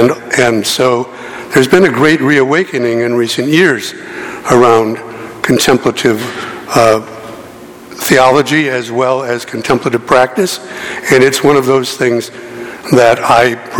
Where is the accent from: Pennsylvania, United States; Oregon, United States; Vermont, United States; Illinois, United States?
Illinois, United States; Chicago; I was born and raised here in Illinois. I should say Chicago, because some people say that's not really Illinois. So I went to school in Chicago.